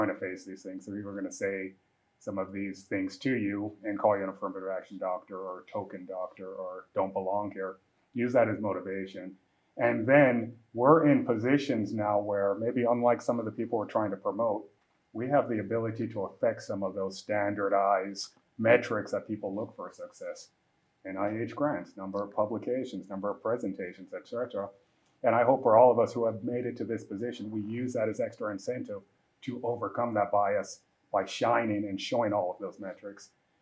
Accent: Detroit, Michigan, United States; So I'm from Michigan. I grew up in Detroit. I live in Detroit now.

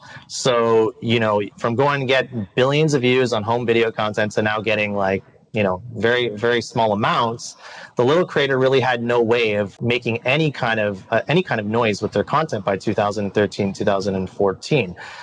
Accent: Canada; I was born in Canada. I've grown up in Canada my entire life.

